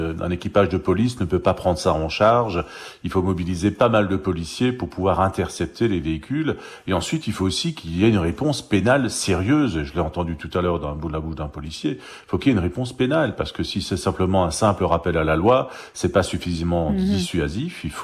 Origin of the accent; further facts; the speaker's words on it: Colmar, Grand Est, France; C'est ce que je rencontre chez moi à Colmar.